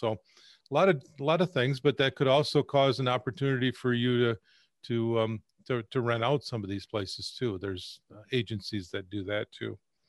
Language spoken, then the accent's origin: English; Michigan, United States; I'm born and raised in Michigan, and I just get the feeling that my genes are designed for Michigan weather